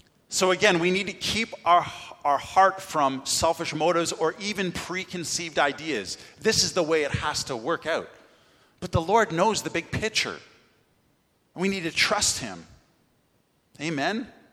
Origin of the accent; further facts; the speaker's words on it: Markdale, Ontario, Canada; And I grew up in Markdale.